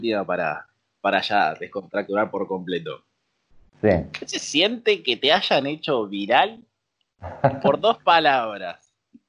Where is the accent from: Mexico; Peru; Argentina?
Argentina; Caseros, Buenos Aires Province; No, de realidad de caseros